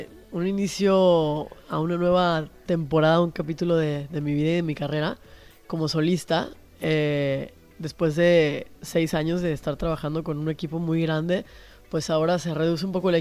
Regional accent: Mexico; yo soy de México y me encanta la comida en México. Obviamente, y mi papá era francés, pero vivimos un tiempo en Sitges.

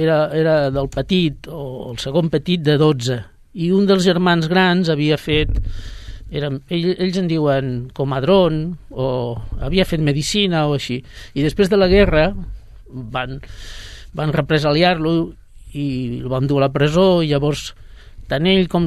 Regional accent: Sabadell, Catalonia, Spain; Jo vaig viure de petit a la Creu de Barberà. Els meus pares, els dos són immigrants a Sabadell, ma mare ve de Lleida i el meu pare de Múrcia, es van conèixer aquí a Sabadell i després es van posar a viure a la Creu de Barberà.

